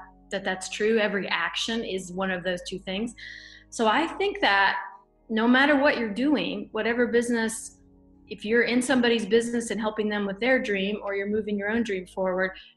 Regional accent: the South, United States; growing up in the South

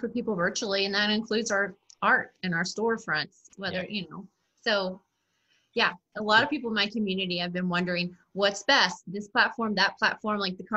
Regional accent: Nashville, Tennessee, United States; now in Rio Frio, United States; Well, I am from Nashville, Tennessee, but right now I'm living in Rio Frio, Texas.

